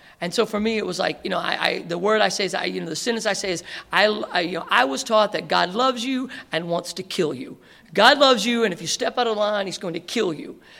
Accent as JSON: {"language": "English", "region": "the South", "country": "United States", "tie": "born or raised there", "said": "I grew up in the South with, like, these crazy people"}